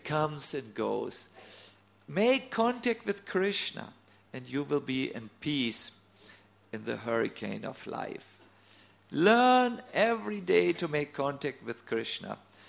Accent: Northern Germany, Germany; I must admit to you, I'm from North Germany. almost it's a land of ice and snow.

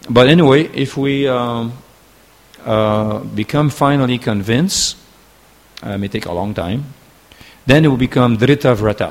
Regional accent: Canada; we went to Hawaii because we're from Canada. We freeze all the time, you know.

